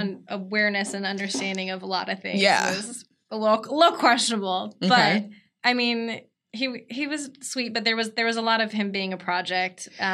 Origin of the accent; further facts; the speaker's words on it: Houston, Texas, United States; I grew up in Houston.